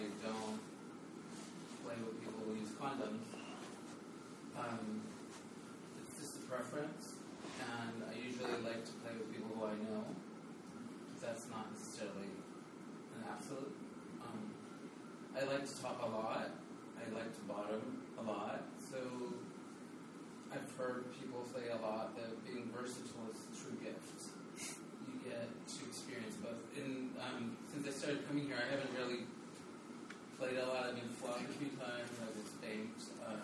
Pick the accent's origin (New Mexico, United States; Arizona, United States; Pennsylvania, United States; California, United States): California, United States; San Diego; I have lived in San Diego for 95% of my life. I grew up in South San Diego in the Imperial Beach, La Vista area.